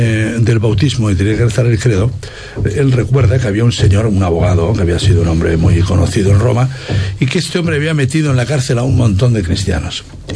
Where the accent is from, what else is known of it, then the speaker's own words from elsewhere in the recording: Valencian Community, Spain; Los que somos de la Vega Baja sabemos lo que significa tener agua o no tener agua.